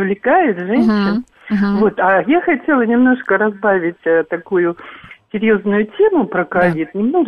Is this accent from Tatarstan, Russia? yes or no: no; Moscow Oblast, Russia; я из Подмосковья.